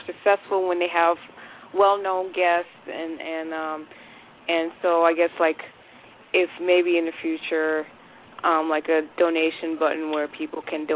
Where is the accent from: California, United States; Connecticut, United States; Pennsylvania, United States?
Connecticut, United States; I'm from Connecticut.